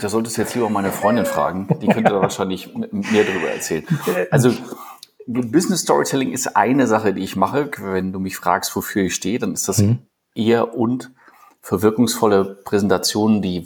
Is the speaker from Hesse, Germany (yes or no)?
no; Bad Malente-Gremsmühlen, Schleswig-Holstein, Germany; Das stimmt, ich komme eher nicht aus Berlin. Und zwar komme ich aus Bad Malente-Gremsmühlen